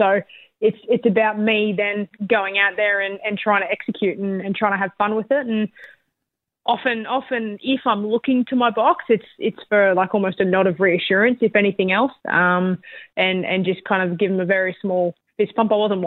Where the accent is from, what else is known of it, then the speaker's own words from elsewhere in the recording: Queensland, Australia; as a Queenslander, I love to get up early in the morning.